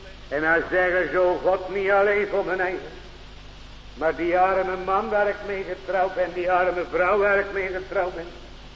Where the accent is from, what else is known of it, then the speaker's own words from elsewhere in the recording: Kamperland, Zeeland, Netherlands; born there; Op dat plaatje waar ik geboren ben in Zeeland in Kamperland.